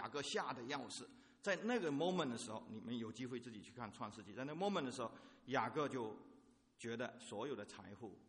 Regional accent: China; 我代表中国人

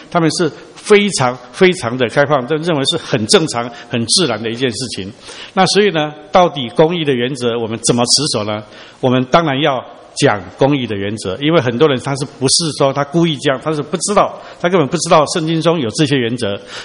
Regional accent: China; 特别我们中国人数学方面，我们都很杰出啦

